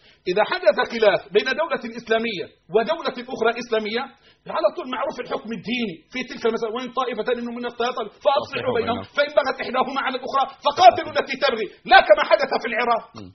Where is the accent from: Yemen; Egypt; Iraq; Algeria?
Egypt; مش عنصرية عشان أنا مصري